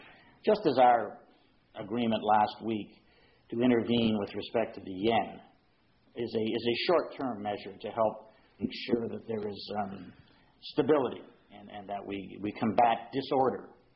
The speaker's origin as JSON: {"language": "English", "town": "Montreal", "region": "Quebec", "country": "Canada", "tie": "born or raised there", "said": "I grew up in Montreal in the 1960s, Went to Loyola High School in Montreal."}